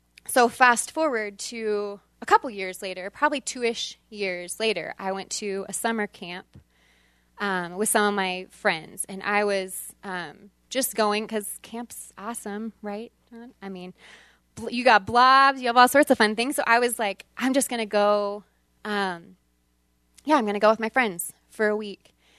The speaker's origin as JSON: {"language": "English", "region": "Texas", "country": "United States", "tie": "born or raised there", "said": "I grew up in Texas in a town about the size of Bozeman. So it was like 32,000 when I was growing up, and it was outside of Austin, Texas."}